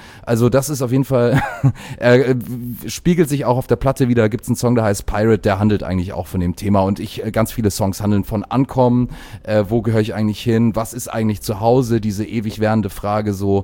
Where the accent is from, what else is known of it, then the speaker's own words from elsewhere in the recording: Australia; born there; German is a second language; Es ist bei mir ein bisschen so, dass ich ja gebürtiger Australier bin.